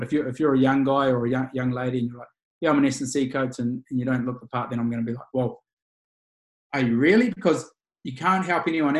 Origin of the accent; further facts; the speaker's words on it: New Zealand; maybe it was being a New Zealander and the drinking culture in New Zealand or something like